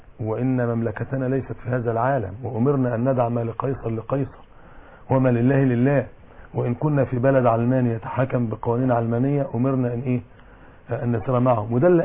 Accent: Egypt; الكنيسة عندنا في مصر مختلفة عن الكنيسة الغربية

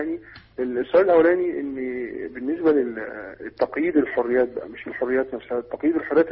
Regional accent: Egypt; احنا شايفين ان في حرب من في النسبة عندنا في مصر من الليبراليين والعلمانيين واليسارين وما شابه ذلك

